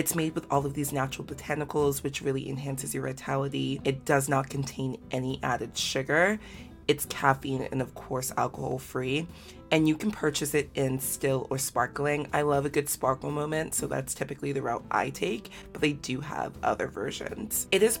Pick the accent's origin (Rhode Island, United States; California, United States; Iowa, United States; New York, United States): New York, United States; And this is unfounded for me as a New Yorker, or arguably just as an American